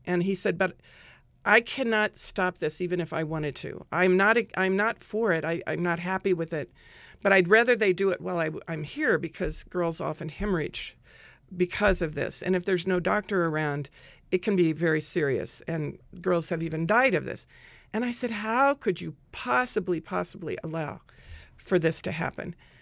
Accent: United States; I am an American. I grew up here.

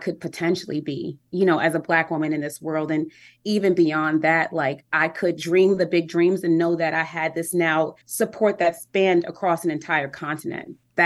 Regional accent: Harlem, New York, United States; Something I struggled with for a while is I'm from Harlem, New York. And, you know, we had the Harlem Renaissance and, you know, we had the Apollo.

